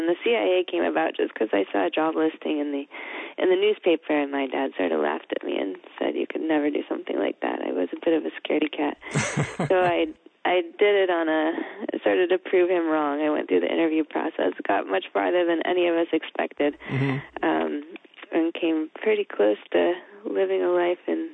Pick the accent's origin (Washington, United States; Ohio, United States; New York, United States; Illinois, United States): Ohio, United States; Cleveland; Well, I grew up in Cleveland where the schools were not very good, and so my parents scrapped to send me to private school